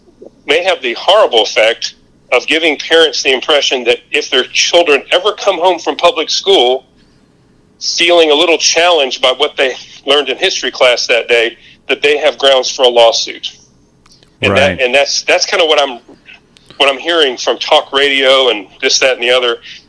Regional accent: Alabama, United States; I know that when I was growing up in North Alabama, I took a class where we learned about Marxism and Leninism

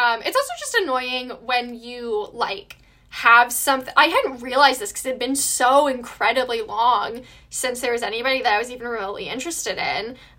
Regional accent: Ann Arbor, Michigan, United States; I'm from Ann Arbor, Michigan, where the university is located.

